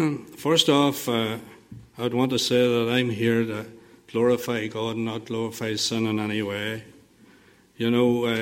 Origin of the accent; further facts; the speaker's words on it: Aughnacloy, Northern Ireland, United Kingdom; born there; I was born just outside Auchnacloy, which is a wee border town near Dungannon. I was born the 9th of January, 1900, and just can't remember the year now.